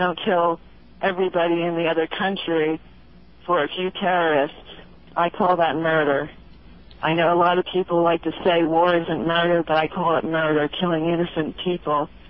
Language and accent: English; New Jersey, United States; If I'm from New Jersey?